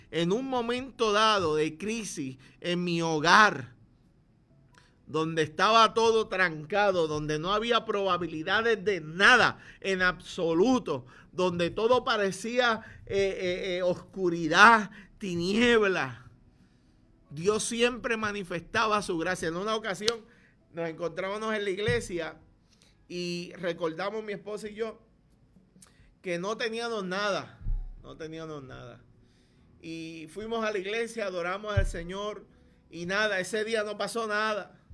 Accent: Lares, Puerto Rico; decidimos comprar hogar, como todo puertorriqueño, como todo lareño.

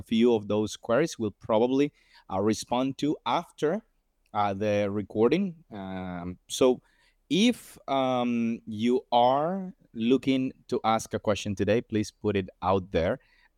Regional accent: Sincelejo, Sucre, Colombia; my hometown, Sincelejo, a very small town in the coastal region of Colombia

